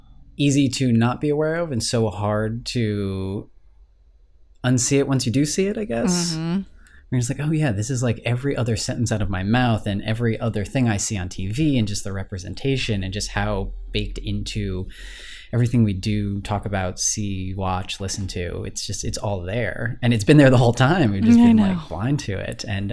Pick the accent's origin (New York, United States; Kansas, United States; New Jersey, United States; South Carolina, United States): New York, United States; And I'm like, oh, like I'm from New York.